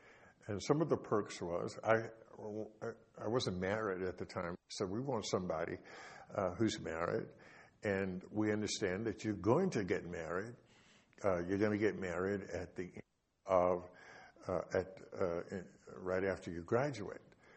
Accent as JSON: {"language": "English", "region": "Texas", "country": "United States", "tie": "born or raised there", "said": "to give you a little bit of history. I was born in Texas born and raised on a farm in Texas"}